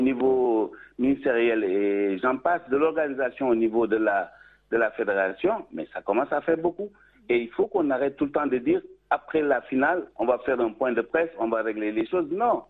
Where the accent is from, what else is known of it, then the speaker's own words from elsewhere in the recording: Senegal; moved away; moi, je vivais à Bordeaux et Roger, il était là. Donc, on a grandi ensemble au Sénégal. Il me dit, fais tout pour me rejoindre. C'est pour ça que je suis venu à Toulon.